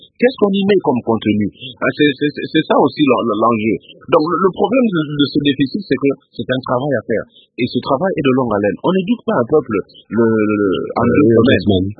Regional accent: Kinshasa, DR Congo; also born or lived in Lubumbashi; Moi, je suis de Kinshasa, mais j'ai fait mes études à Lubumbashi.

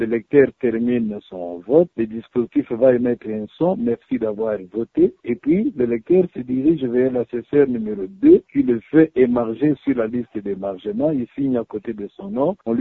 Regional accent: DR Congo; comme nous sommes chez nous au Congo, les gens préfèrent agir toujours à la dernière minute

